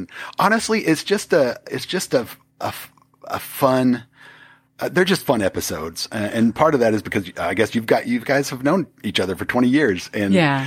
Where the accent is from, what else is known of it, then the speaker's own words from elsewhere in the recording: Oklahoma, United States; also born or lived in Washington State; Well, so, you know, I grew up in Oklahoma